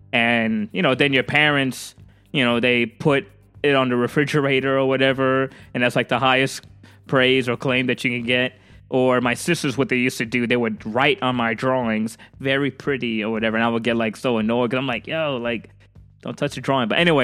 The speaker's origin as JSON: {"language": "English", "town": "New York City", "region": "New York", "country": "United States", "tie": "born or raised there", "lives_now": "Pennsylvania, United States", "said": "I'm born and raised in Queens, New York, so I was in Pennsylvania. I'm Hispanic"}